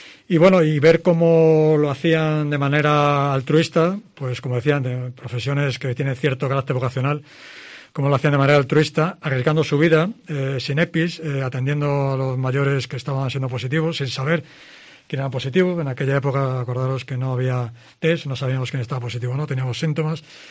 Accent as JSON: {"language": "Spanish", "town": "Ourense", "region": "Galicia", "country": "Spain", "moved": "yes", "lives_now": "León, Spain", "said": "Yo soy gallego, soy de Orense. Gallego. Soy de Orense, lo que pasa que, bueno, hace muchos años que no veo, que no vivo allí."}